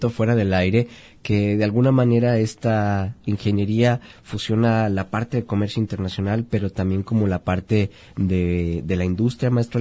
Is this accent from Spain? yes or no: no; Mexico; hay que rendir homenaje a esta buena música que nos representa como mexicanos.